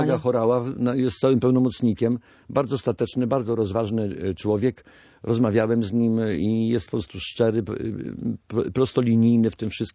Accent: Gdańsk, Pomeranian Voivodeship, Poland; bo my jesteśmy z Gdańska i my musimy ludziom w oczy spojrzeć

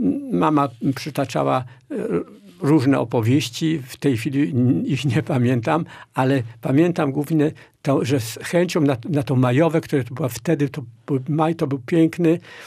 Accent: Włocławek, Kuyavian-Pomeranian Voivodeship, Poland; A ja się wychowywałem we Włocławku. Od 8 roku życia do 7 roku życia mieszkałem z rodzicami na wsi.

